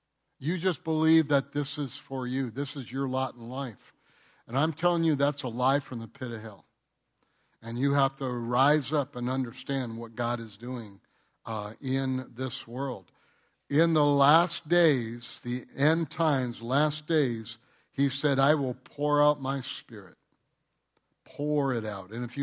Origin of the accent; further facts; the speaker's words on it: Detroit, Michigan, United States; I was born and raised in Detroit, and then just outside of Detroit.